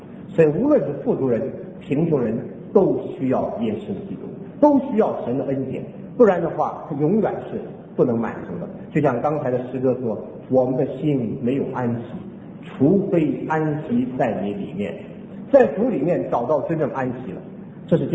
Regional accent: China; 我们中国人信神容易信耶稣难啊

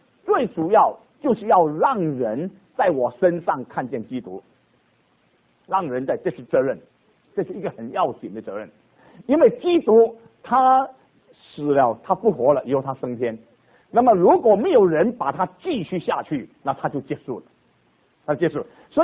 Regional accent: Fujian, China; 我想我们福建人有这个风俗

